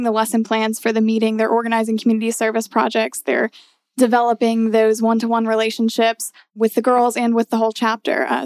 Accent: Louisiana, United States; moved away as an adult; now in Atlanta, United States; Well, I'm originally from Louisiana, came to Atlanta for college, went to Oglethorpe University and graduated last May.

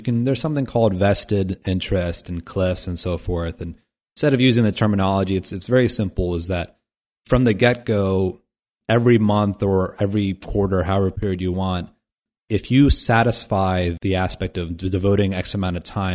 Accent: Midwest, United States; I'm from the Midwest, but I haven't heard it.

